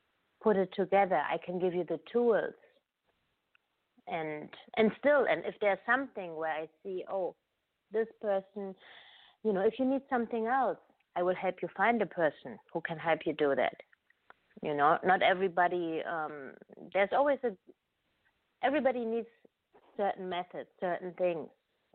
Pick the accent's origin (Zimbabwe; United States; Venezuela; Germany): Germany; also born or lived in Africa / Asia; Mostly in Germany, but also in Africa and Asia. So my family was also, we were traveling and living in different countries.